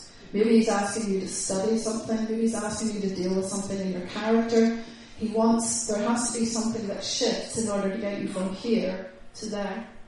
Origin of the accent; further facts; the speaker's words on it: Ireland; I'm an Irish woman. I'm a fighter.